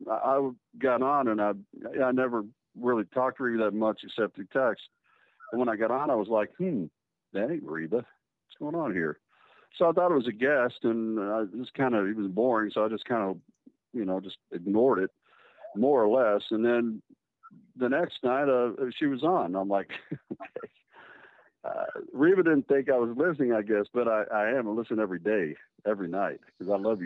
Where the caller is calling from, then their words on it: Virginia, United States; I'm calling from Virginia.